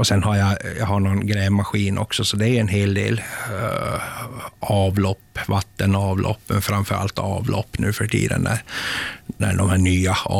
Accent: Finland; De visste om att jag var finne

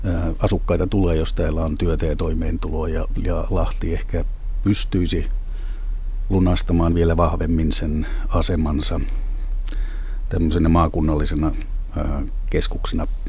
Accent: Lahti, Päijänne Tavastia, Finland; No, Lahti on kotikaupunkini

